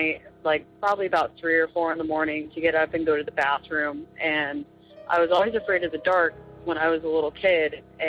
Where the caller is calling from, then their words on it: Arizona, United States; I'm from Arizona.